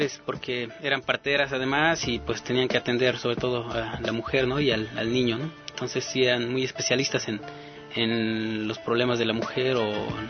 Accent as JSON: {"language": "Spanish", "town": "Amatlán de Quetzalcóatl", "region": "Morelos", "country": "Mexico", "said": "yo vengo de la comunidad de Amatlán de Quetzalcóatl, allá en Morelos, y pues soy médico tradicional, de tradición, de herencia."}